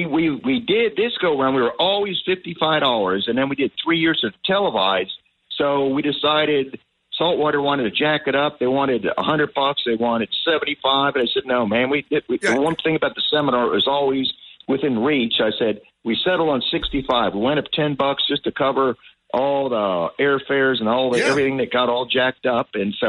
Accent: Miami, Florida, United States; I'm from Miami. I'm not from Jersey.

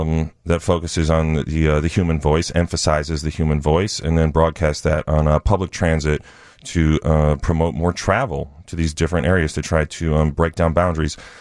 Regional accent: Oak Park, Illinois, United States; I'm originally from Oak Park.

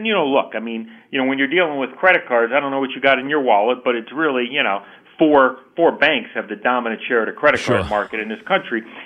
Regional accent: Delaware, United States; you know, I grew up in Delaware, like I mentioned earlier, and grew up, you know, going to Atlantic City.

